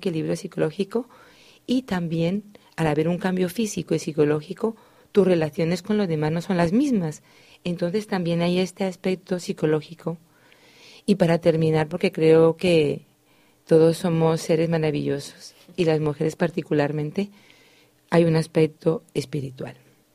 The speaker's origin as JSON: {"language": "Spanish", "country": "Colombia", "also_born_or_lived": "Spain", "said": "como soy colombiana española"}